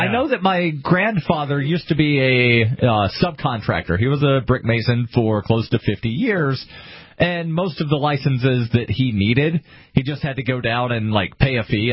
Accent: Alabama, United States; there's a state senator in Alabama, which is my home state

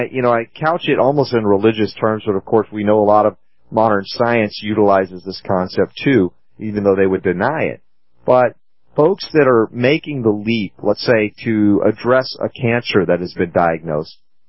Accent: Bremen, Georgia, United States; How do they say it, Bremen or Bremen? And I grew up in Georgia, and I don't remember.

